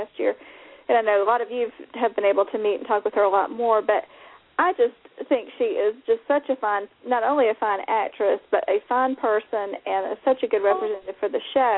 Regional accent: the South, United States; Like I said, being a Southerner, it's not that far away from me

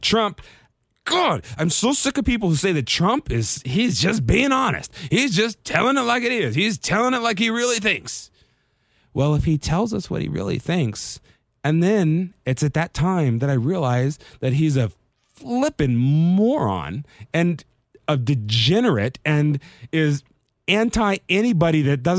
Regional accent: Las Vegas, Nevada, United States; right here in my hometown of Vegas

